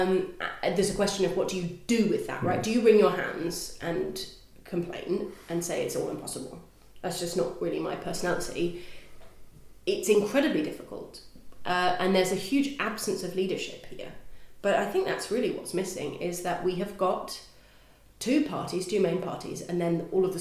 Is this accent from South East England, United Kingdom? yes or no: no; Wales, United Kingdom; where I'm from in Wales, it's slightly more different.